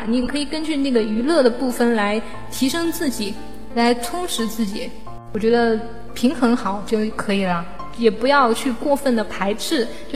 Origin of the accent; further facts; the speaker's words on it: Wuhan, Hubei, China; 因为我老家是在武汉，在武汉的时候活动也不是特别多